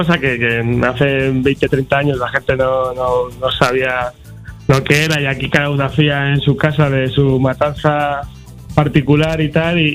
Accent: Arenillas, Castile and León, Spain; now in Madrid, Spain; Sí que soy ahora mismo de Arenillas, pero yo vivo en Madrid. Mis padres son de aquí y 3 de mis 4 abuelos también.

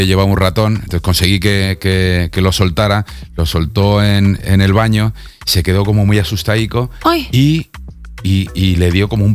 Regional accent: Alicante, Valencian Community, Spain; moved away as an adult; also born or lived in La Llosa de Camacho; now in Madrid, Spain; yo soy de Alicante, pero me he criado entre Alicante y un pueblo muy pequeñito, que era el pueblo de la familia de mi madre, que se llama La Llosa de Camacho, que tiene 200 habitantes.

